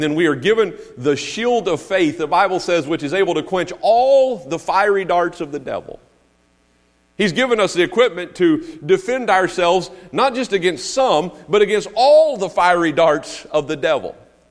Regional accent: North Carolina, United States; I'm from Western North Carolina. We're practically brothers.

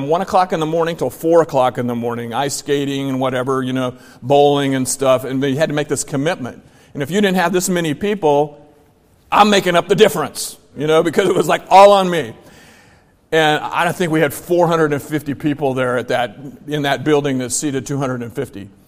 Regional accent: Shawnee, United States; I'm thinking, I'm from Shawnee. How did I get here?

